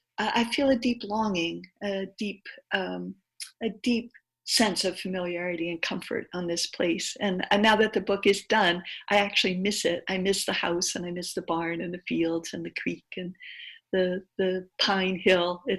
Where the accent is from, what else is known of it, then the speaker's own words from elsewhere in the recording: New Hampshire, United States; now in Maine, United States; I grew up in New Hampshire and have spent my entire adult life in Maine, where my family is from.